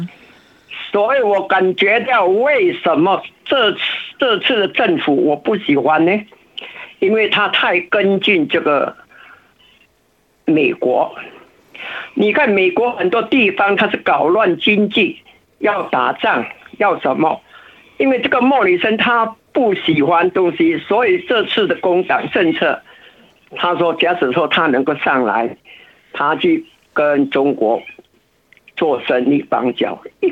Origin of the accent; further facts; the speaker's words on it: Malaysia; now in Australia; 我是马来西亚的。其实我住在这边还有6个月我就40年了。